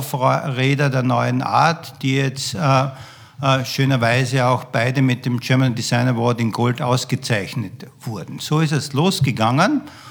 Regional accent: Graz, Styria, Austria; Ich bin in Österreich, in Graz aufgewachsen

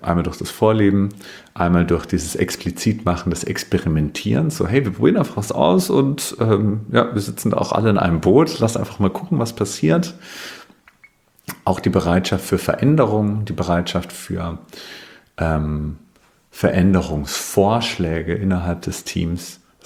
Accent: Bavaria, Germany; Ich komme aus Bayern, das hört man vielleicht manchmal, ich bin mir gar nicht bewusst

